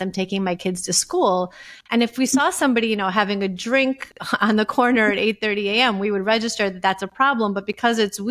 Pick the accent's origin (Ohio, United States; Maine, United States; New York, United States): New York, United States; No, it wasn't. I grew up in New York. No, it was not.